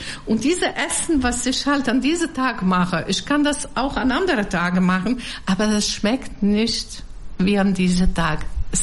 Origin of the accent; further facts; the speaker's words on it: Bosnia & Herzegovina; now in Germany; Ich komme aus einem kommunistischen Land. Jugoslawien war ein kommunistisches Land